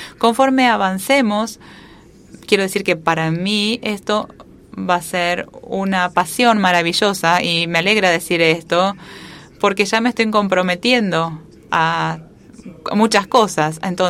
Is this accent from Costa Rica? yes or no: no; Canada; vengo de Canadá